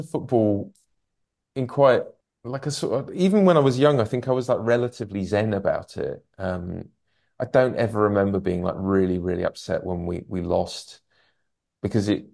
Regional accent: London, United Kingdom; I'm from South London

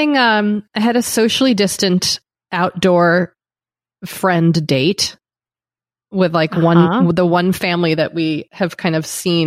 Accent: United States; Which feels very Australian, but I don't know. I'm American.

